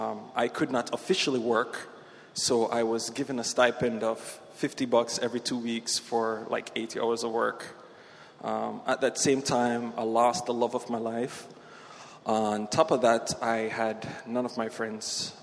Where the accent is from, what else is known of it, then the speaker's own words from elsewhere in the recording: Jamaica; also born or lived in Guyana; I was born in Guyana, which is in South America, for those of you who don't know. It's the only English-speaking country in South America, so that's cool. But I grew up in Jamaica.